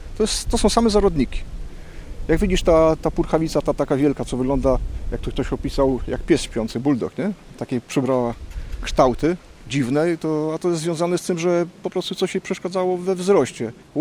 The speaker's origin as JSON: {"language": "Polish", "town": "Gdynia", "region": "Pomeranian Voivodeship", "country": "Poland", "said": "jak się przeprowadziłem z Gdyni na Przymorze, pobliżej obecnego parku Regana, to tam były kiedyś łąki, tam się pasły krowy."}